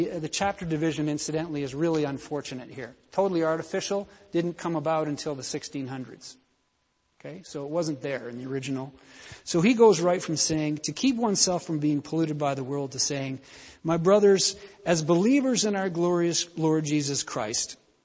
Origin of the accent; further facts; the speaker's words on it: Canada; That's what we're trying to do, aren't we, as Canadian people with refugees who are coming to our country